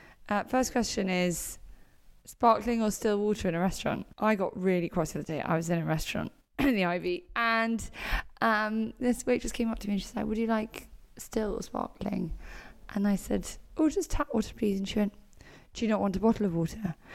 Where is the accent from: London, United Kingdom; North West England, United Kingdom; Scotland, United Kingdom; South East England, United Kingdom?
London, United Kingdom; I grew up in London.